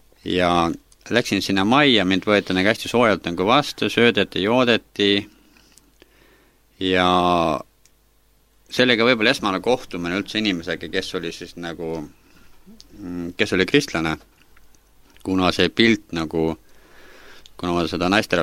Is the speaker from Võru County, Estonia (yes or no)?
yes; Võru, Võru County, Estonia; ma olen Võrust pärit kuskilt kaugelt Eestima otsast